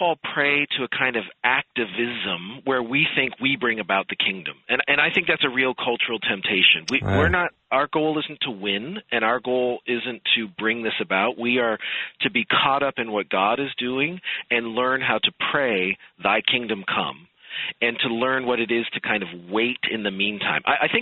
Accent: Canada; now in United States; I'm a Canadian immigrant to this country.

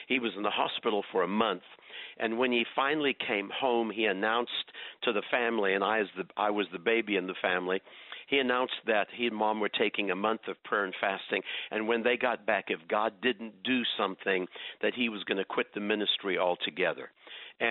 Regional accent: Durban, KwaZulu-Natal, South Africa; also born or lived in Port Shepstone; I grew up in South Africa in a British family. My dad was a Baptist minister in the small town of Port Shepstone. And then when I was about 7 or 8 years old, he moved to take his first pastorate in the large city of Durban on the southeast

